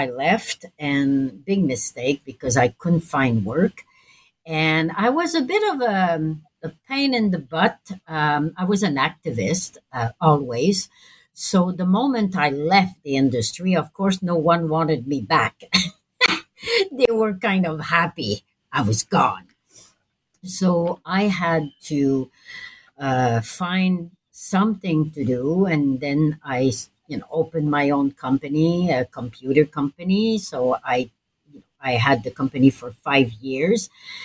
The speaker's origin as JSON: {"language": "English", "town": "Montreal", "region": "Quebec", "country": "Canada", "said": "I'm from Montreal"}